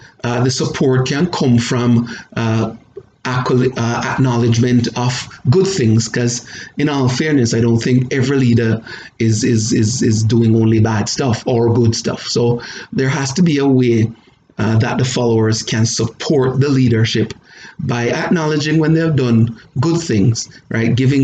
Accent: Jamaica; now in Canada; I'm originally Jamaican. Now I live in Canada. We're, you know, very close to the United States.

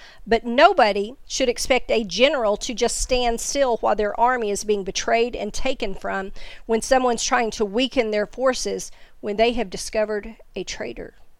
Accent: the South, United States; accent: southern; I won't even try to pronounce the Greek word for that, especially in my southern accent.

